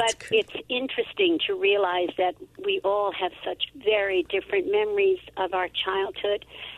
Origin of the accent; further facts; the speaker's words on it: Brooklyn, New York, United States; moved away as an adult; now in Philadelphia, United States; but I am from the Bushwick section. And I grew up there in 1935.